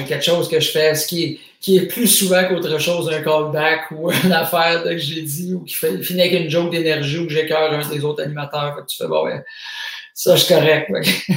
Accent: Drummondville, Quebec, Canada; vu que je viens de Drummond, j'essaie d'amener une saveur locale aussi.

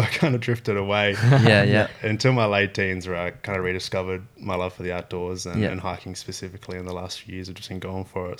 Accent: Perth, Western Australia, Australia; I've been in Perth my entire life, essentially. Grew up here. Bloody love Western Australia.

